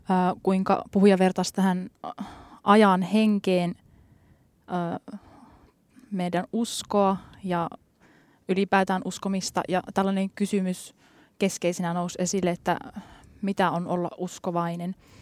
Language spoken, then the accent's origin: Finnish; Ranua, Lapland, Finland; itse olen Ranualta kotoisin ja meillä ranualaisilla on ollut vastuutyövuoro